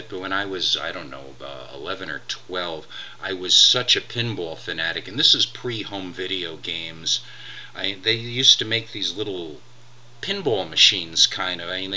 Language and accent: English; Monticello, New York, United States; moved away as an adult; I tried to escape the vortex that was my hometown, Monticello, New York. On a number of occasions, but I didn't reach official and total escape velocity until around 1992